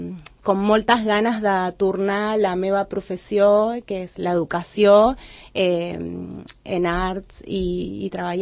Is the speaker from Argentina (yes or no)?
yes; Punta Alta, Buenos Aires Province, Argentina; Catalan is a second language; now in Sant Cugat del Vallès, Spain; Vaig néixer a Buenos Aires, molt a prop de la capital, però als 6 anys vam arribar a una ciutat molt més petita que es diu Punta Alta per la feina del meu pare i és la ciutat que sento és la meva, que soc de Punta Alta, una petita ciutat del sud de la província de Buenos Aires.